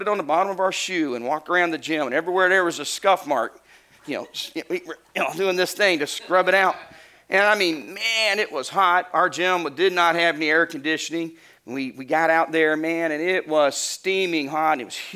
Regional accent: Arkansas, United States; when you were a little boy growing up in Arkansas back in 1981, we just didn't get to go do a lot of stuff like that.

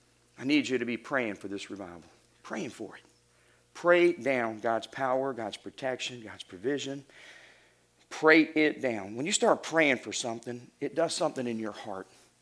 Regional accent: the South, United States; growing up in the South, the common greeting that we say to people is, how you doing?

